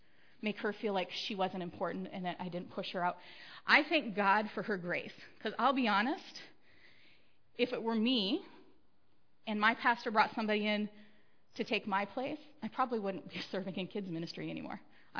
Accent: United States; they would not allow me because I am an American.

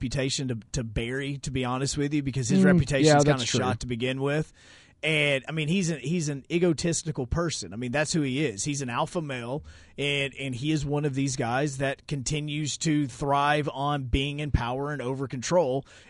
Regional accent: Huntsville, Alabama, United States; I mean, again, I come from Huntsville, okay? I come from the place where he started using steroids, okay?

